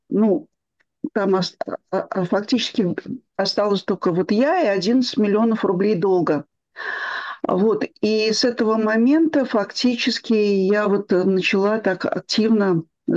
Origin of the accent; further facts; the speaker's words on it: Moscow, Russia; мне 74 будет вот сейчас. Я родилась и живу в Москве.